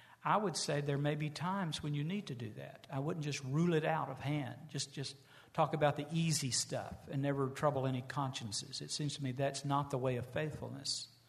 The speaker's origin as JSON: {"language": "English", "region": "the South", "country": "United States", "said": "again, I'm a Southerner."}